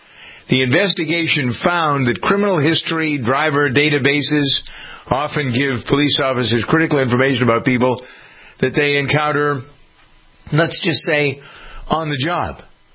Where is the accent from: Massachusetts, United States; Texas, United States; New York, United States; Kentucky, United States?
Massachusetts, United States; Framingham; I was downtown in my hometown of Framingham